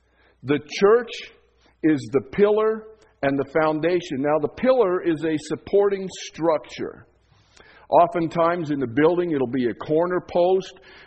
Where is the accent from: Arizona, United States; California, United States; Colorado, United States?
Colorado, United States; Leadville; It was common when I was growing up in Leadville that the door of the mortuary and the door of the post office were the pillars.